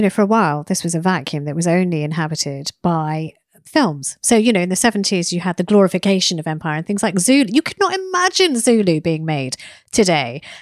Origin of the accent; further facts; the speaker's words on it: East of England, United Kingdom; born there; I'm the Indian in Britain. I mean, of Indian origin, born in Essex